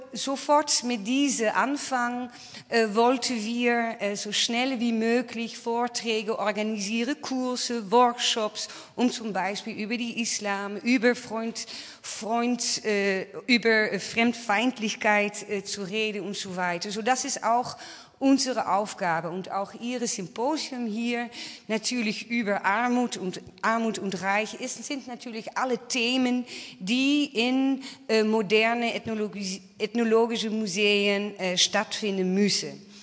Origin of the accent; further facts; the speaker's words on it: Netherlands; German is a second language; now in Saxony, Germany; Ich bin, Sie hören, ich bin Niederländerin. Ich bin seit 2 Jahren in Sachsen